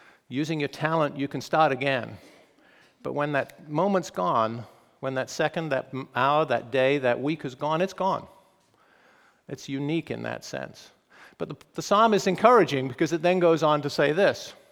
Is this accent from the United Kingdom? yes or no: yes; England, United Kingdom; I remember in my own life when I was in my early 30s, I guess, as a young man growing up in England, every Saturday was the family worked in the garden.